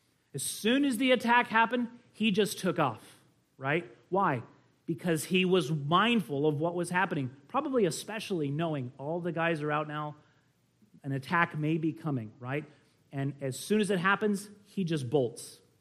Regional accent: California, United States; And as a Californian, that is like saying, "We must cut off your right arm."

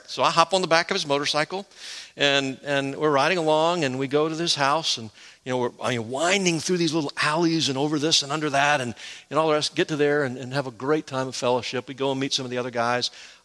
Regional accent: United States; But they had something different for me because I'm an American.

